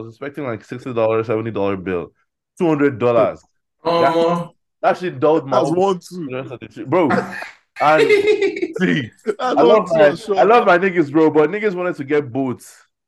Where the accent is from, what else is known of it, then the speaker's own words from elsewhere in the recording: Dallas, Texas, United States; oh, yeah, man, I'm from Dallas, nice to meet you